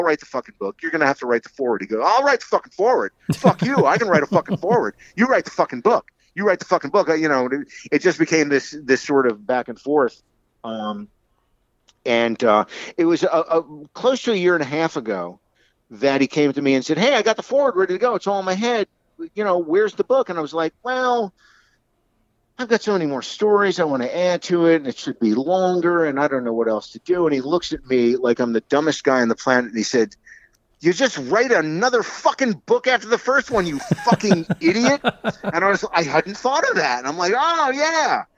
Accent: New Jersey, United States; Only because I grew up listening to great radio out of both Philadelphia and New York. Where I grew up in Jersey was an hour to each city, and even though the town I was in was mostly geared towards the New York market.

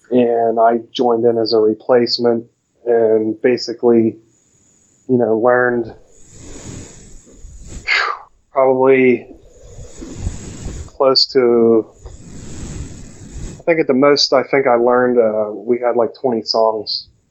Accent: Shaler, Pennsylvania, United States; Yeah, I'm originally from Shaler, like Etna, Melville.

